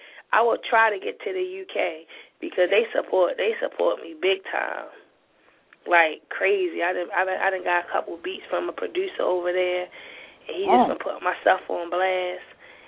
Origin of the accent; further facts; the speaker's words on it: Baltimore, Maryland, United States; From Baltimore, Maryland. West Side.